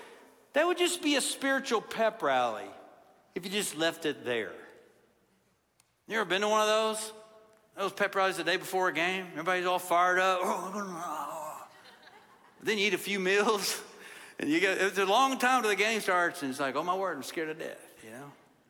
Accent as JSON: {"language": "English", "region": "Kentucky", "country": "United States", "said": "And so Tennessee's a kind of married into Tennessee, but I'm not from Tennessee. I'm from Kentucky."}